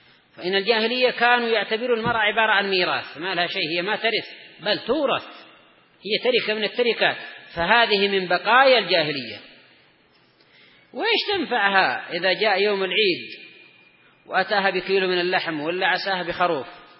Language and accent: Arabic; Yemen; خاصة عندنا في اليمن، الله المستعان